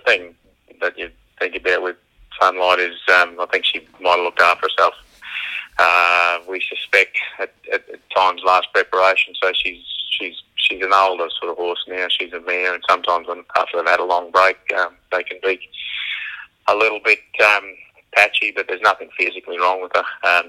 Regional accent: Australia; as an Aussie

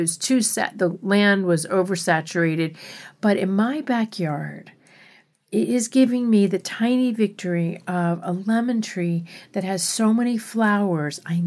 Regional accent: Miami Beach, Florida, United States; also born or lived in Alabama; When I was growing up in Miami, though, Miami Beach, we did have some fruit trees

